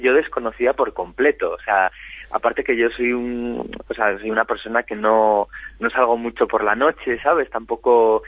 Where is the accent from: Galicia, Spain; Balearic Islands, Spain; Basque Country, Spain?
Galicia, Spain; O Barco; porque yo soy de Obarco y él es de Ponferrada